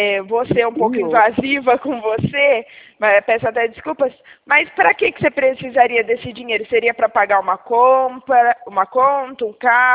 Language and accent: Portuguese; São Paulo, Brazil; Eu falo aqui do estado de São Paulo.